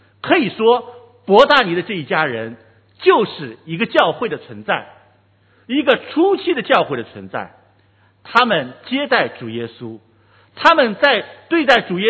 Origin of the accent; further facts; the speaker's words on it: China; 这类似于我们中国人很多人的名字会是一样的